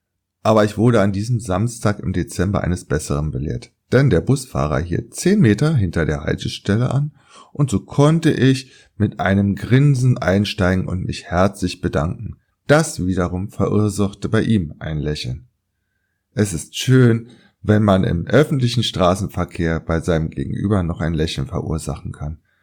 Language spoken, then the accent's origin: German; Berlin, Germany; meine Heimatstadt Berlin